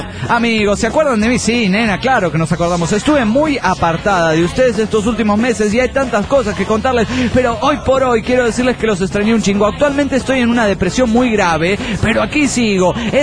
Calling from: Morelia, Michoacán, Mexico; de Morelia, Michoacán, México.

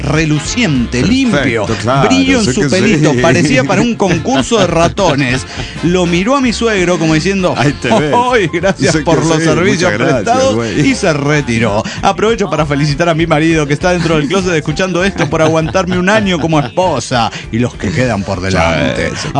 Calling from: Guadalajara, Jalisco, Mexico; de Guadalajara

